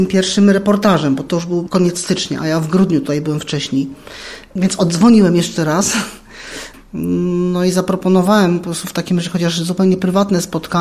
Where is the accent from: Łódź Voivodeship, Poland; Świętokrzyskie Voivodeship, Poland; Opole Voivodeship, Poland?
Łódź Voivodeship, Poland; Koluszki; Mówię, że jestem z Koluszek, że mieszkam niedaleko Gałkówka